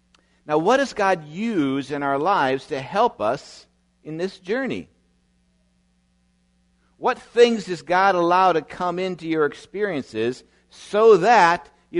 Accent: White Bear Lake, Minnesota, United States; When I was quite little, growing up in White Bear Lake

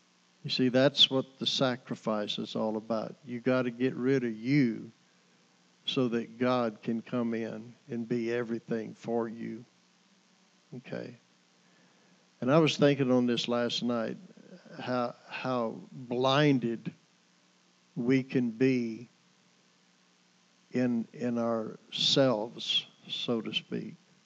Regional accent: Pearsall, Texas, United States; I grew up around Pearsall, and I'd have probably stayed over in that area, you know.

